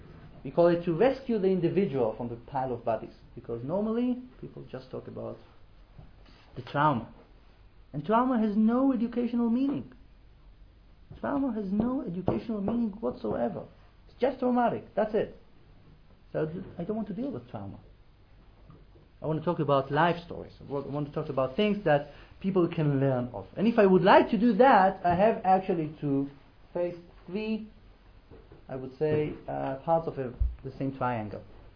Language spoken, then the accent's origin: English; Israel; I grew up in Israel, as I said, Israeli, I went to Gan about 28 years ago. I was her age. I'm going to be 33 on Yom HaTzmaut